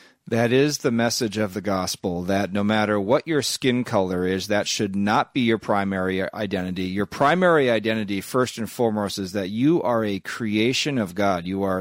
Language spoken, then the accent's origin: English; Minnesota, United States; I'm a husband. I'm a father. I'm a son. I'm a American. I'm a Minnesotan.